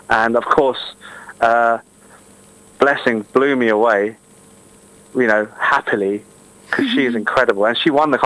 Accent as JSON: {"language": "English", "country": "United Kingdom", "said": "I'm proud British through and through. I am Chinese. I'm proud of that."}